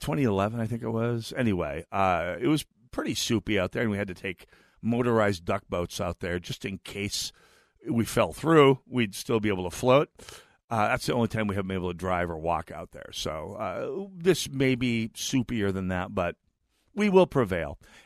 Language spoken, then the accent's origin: English; St. Paul, Minnesota, United States; Okay, I'm from St. Paul.